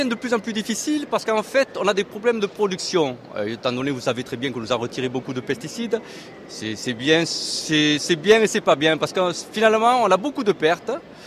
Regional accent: Occitanie, France; Je suis de Haute-Garonne, je pense que je suis le plus près du mine.

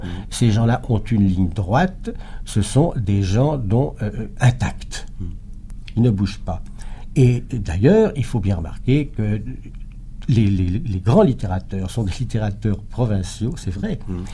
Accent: Brittany, France; Parce que je suis breton.

